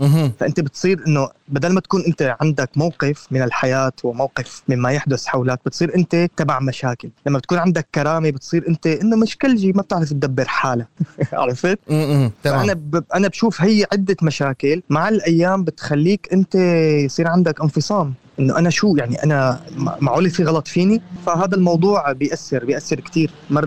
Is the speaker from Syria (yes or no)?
yes; Syria; moved away as an adult; لما طلعت من سوريا أنا ومحمد